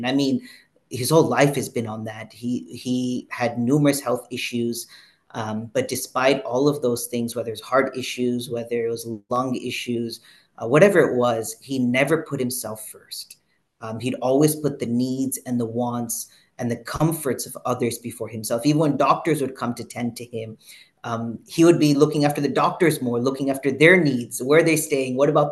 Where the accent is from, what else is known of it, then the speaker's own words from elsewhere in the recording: Fort Lauderdale, Florida, United States; also born or lived in London, United Kingdom; So I was born in London, but roughly about a year old. And at that time, my family shifted to America, grew up in South Florida and Fort Lauderdale